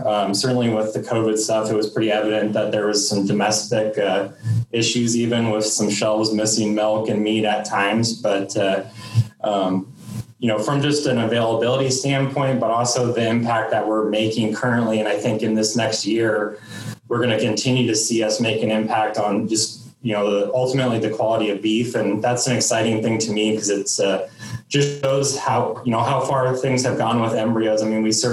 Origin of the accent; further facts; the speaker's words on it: Iowa, United States; I'm a veterinarian, born and raised in Iowa.